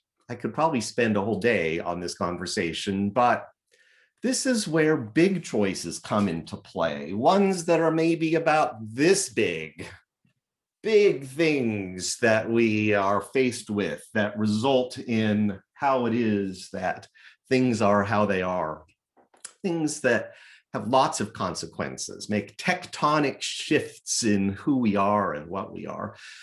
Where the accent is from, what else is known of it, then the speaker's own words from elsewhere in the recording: Longmont, Colorado, United States; born there; it's much cooler to say that I was born in Longmont, Colorado, than Kansas City.